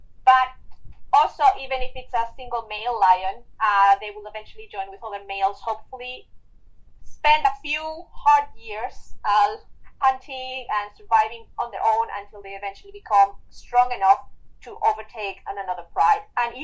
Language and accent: English; Spain; English is a second language; I'm originally from Spain.